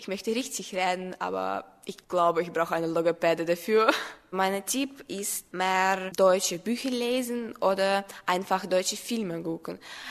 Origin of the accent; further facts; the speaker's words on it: Sevastopol, Crimea, Ukraine; German is a second language; ich komme aus der Ukraine, aus schöner Stadt Sevastopol. Ich lerne Deutsch schon seit 5 Jahren